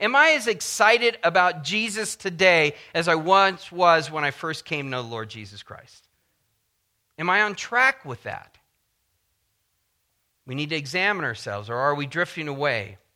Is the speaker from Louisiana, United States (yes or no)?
no; San Diego, California, United States; When I grew up in San Diego, I was a real surf rat